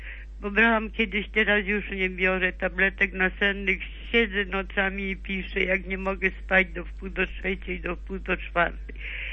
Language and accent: Polish; Silesian Voivodeship, Poland; Wychowałam się w koło Częstochowy, na wiosce.